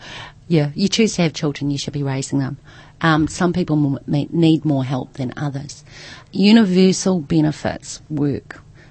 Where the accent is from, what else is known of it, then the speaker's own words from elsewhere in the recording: Waikato, New Zealand; We had access to bush, we had access to sea. We swam in the Waipa River, we went eeling